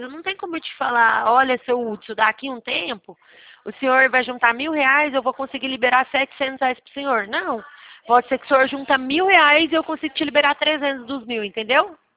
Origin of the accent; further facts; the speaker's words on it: Leme, São Paulo, Brazil; Eu sou de Leme, São Paulo.